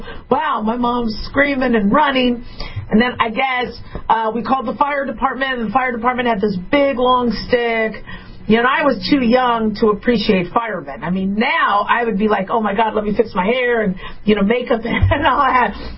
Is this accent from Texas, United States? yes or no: no; Arizona, United States; And I grew up in Arizona, so there were snakes all over the place.